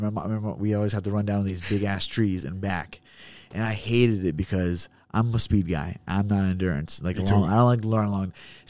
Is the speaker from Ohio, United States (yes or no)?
yes; Ohio, United States; Man, I'm a kid from Ohio that had a dream.